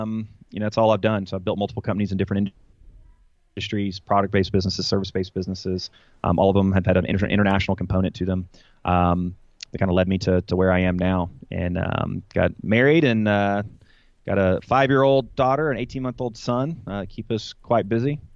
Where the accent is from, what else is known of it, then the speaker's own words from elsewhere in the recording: Atlanta, Georgia, United States; But I grew up around Atlanta, Atlanta, Georgia area, and I grew up in a bit of an entrepreneurial family.